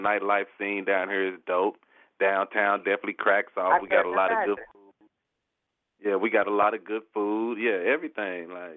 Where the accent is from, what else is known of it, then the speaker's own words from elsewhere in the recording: Tulsa, Oklahoma, United States; I was born and raised in Tulsa. I've been there my whole life.